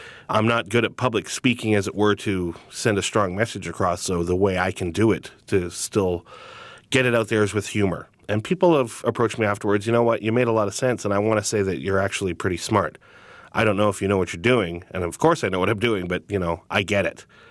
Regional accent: United States; I just wanted to make sure that you knew that I am Native American and proud of it.

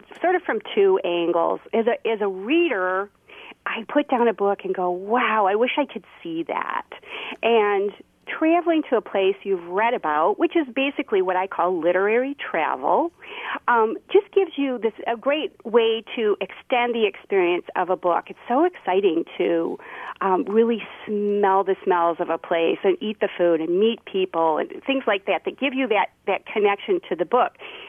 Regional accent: Michigan, United States; I grew up in Michigan, and I didn't include Michigan.

